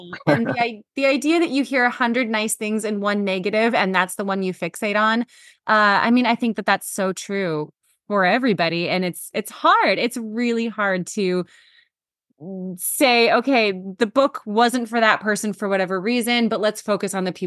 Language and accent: English; Tacoma, Washington, United States; And I am from Tacoma